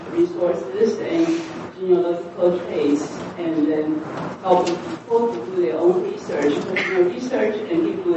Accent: Taiwan; I'm from Taiwan.

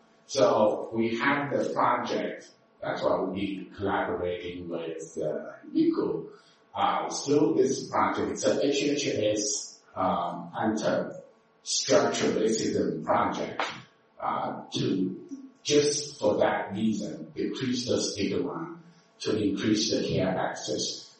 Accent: New York, United States; Okay, so since I'm from New York, I'll start.

